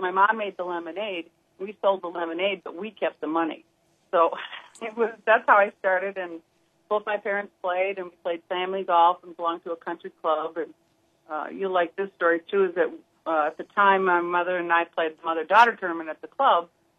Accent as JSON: {"language": "English", "town": "Minneapolis", "region": "Minnesota", "country": "United States", "said": "Well, I started playing, I came from Minneapolis, Minnesota, and my father built a little golf course, a big old golf course around the house."}